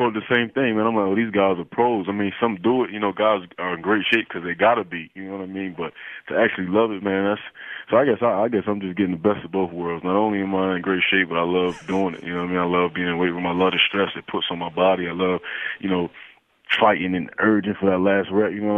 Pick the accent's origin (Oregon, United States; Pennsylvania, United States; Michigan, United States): Pennsylvania, United States; Philadelphia; I haven't experienced that growing up in Philadelphia. Everybody in my, you know, hometown was predominantly African American, even in my school